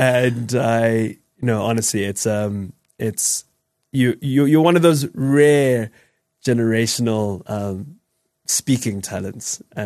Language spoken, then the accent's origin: English; Soweto, Gauteng, South Africa; I think of all my friends who I grew up with in Soweto